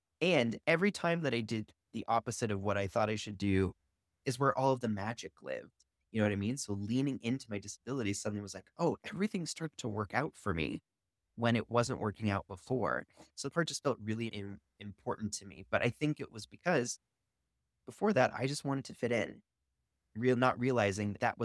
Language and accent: English; Wyoming, United States; So growing up in Wyoming, my dad and his brothers are very much men who like to hunt and to fish.